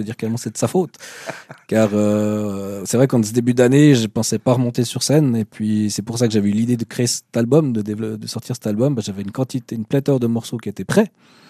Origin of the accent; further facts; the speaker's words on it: Aigle, Vaud, Switzerland; now in Tavannes, Switzerland; je me suis exilé, parce que à la base je viens de la région d'Aigle, hein, Aigle-Montreux, et je me suis exilé dans le Jura-Bernois du côté de Saint-Imier au tout début, pour finir à Tavannes